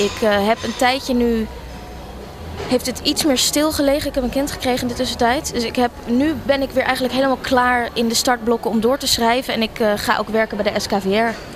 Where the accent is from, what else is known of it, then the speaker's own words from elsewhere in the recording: Amsterdam, North Holland, Netherlands; also born or lived in Tilburg; now in Rotterdam, Netherlands; Ik heb daar gestudeerd in Tilburg. En ik daarna dacht ik, waar ga ik nou heen? Ik kom oorspronkelijk uit Amsterdam.